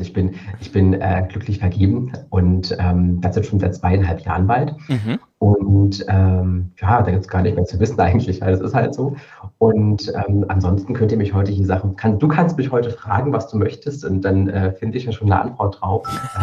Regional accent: Cottbus, Brandenburg, Germany; now in Halle (Saale), Germany; Ich komme ursprünglich aus Cottbus in Südbrandenburg. Also ich bin so eine richtig klassische Spreewaldgurke und bin dann aber beruflich unter Studienzwecken nach Halle an der Saale gezogen.

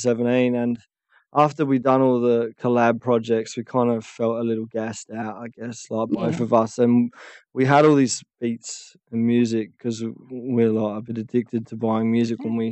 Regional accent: New Zealand; born there; because I was born in New Zealand, when I was doing a lot of my solo stuff, I started reaching out when I was promoting the music back to where I was from in New Zealand

